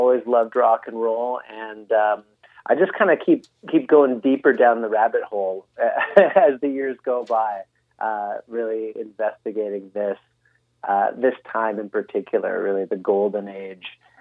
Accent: Canada; Since I'm Canadian, that's how we pronounce our Z's. We say Zed.

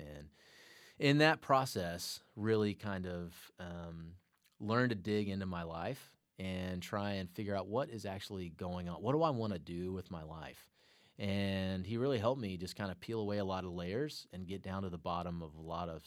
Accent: Atlanta, Georgia, United States; I'm an Atlanta Braves fan. I grew up in Atlanta, and we always hated the Astros.

